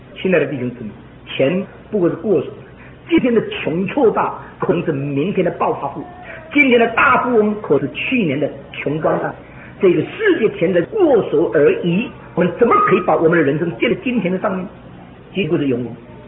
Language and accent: Chinese; China; 我们中国人钱是有孔的